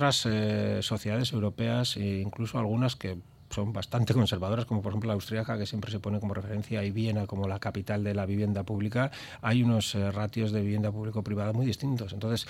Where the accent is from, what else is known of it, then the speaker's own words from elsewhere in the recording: Barakaldo, Basque Country, Spain; soy de Baracaldo y llevo la bandera Ezkerraldea a todos los sitios donde pueda.